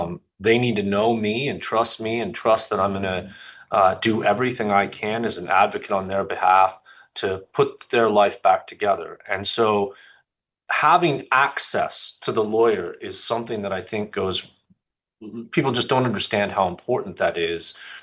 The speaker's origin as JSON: {"language": "English", "town": "Bakersfield", "region": "California", "country": "United States", "said": "I'm from Bakersfield. I've really, outside of going away to school, I've never lived anywhere else. And so this is my home."}